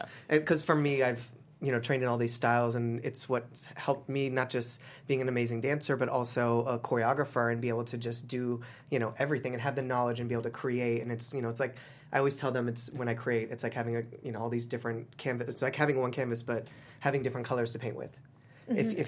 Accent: San Diego, California, United States; we grew up together in San Diego.

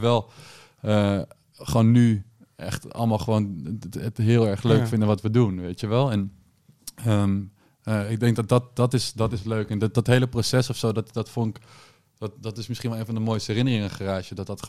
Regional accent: North Holland, Netherlands; Ik kom uit de buurt van Amsterdam.

